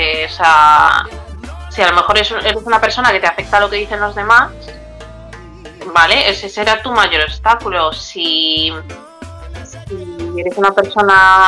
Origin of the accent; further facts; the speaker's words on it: Spain; No me ven tanto como guineana, porque, o sea, culturalmente soy española y de nacionalidad también, pero sigo siendo negra